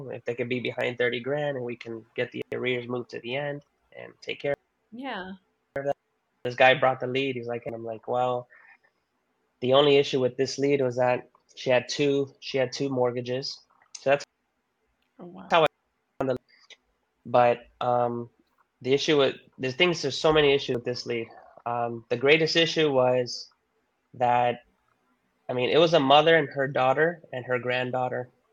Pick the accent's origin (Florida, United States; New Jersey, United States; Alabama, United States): Florida, United States; Miami; So, yeah, I'm from the Miami.